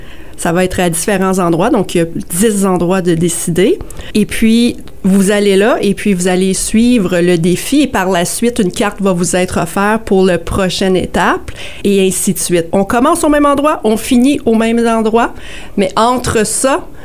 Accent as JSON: {"language": "French", "region": "Ontario", "country": "Canada", "said": "je suis franco-ontarienne et je ne le sais pas moi-même."}